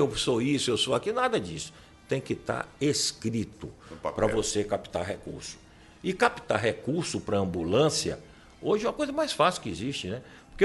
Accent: Ilhéus, Bahia, Brazil; born there; Eu nasci em Ilhéus, tenho 72 anos de idade, 48 anos de médico nessa cidade

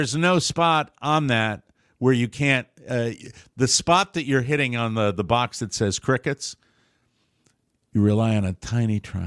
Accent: Ireland; you will, even though he's Scottish and I'm Irish, you will never take our freedom.

